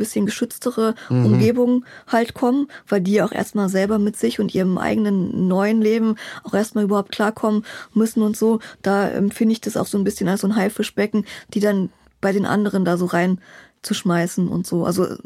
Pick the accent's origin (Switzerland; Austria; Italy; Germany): Germany; Berlin; Ich bin Berlinerin, genau. Hier geboren und genau.